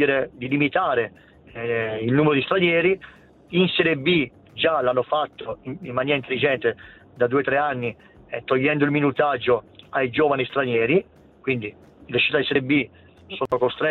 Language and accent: Italian; Bergamo, Lombardy, Italy; perché comunque sono cresciuto a Bergamo